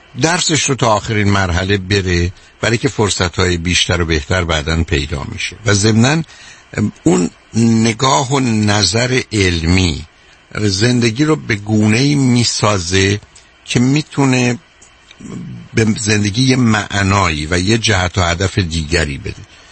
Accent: Iran; moved away; ماهایی که از ایران آمدیم

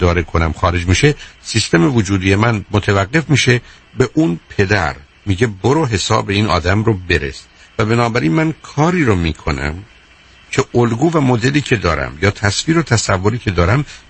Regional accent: Iran; چرا انگلیسی رو با لهجه حرف میزنی؟ خب من ایرانیم.

